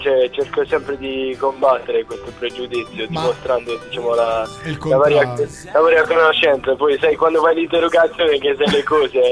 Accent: Giovinazzo, Apulia, Italy; E ieri abbiamo suonato proprio nel mio paese, a Giovinazzo.

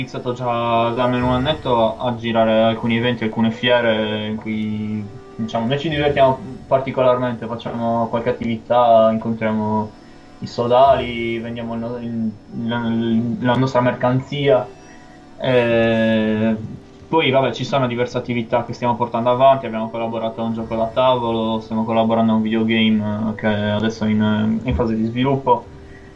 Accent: Cagliari, Sardinia, Italy; Di Cagliari.

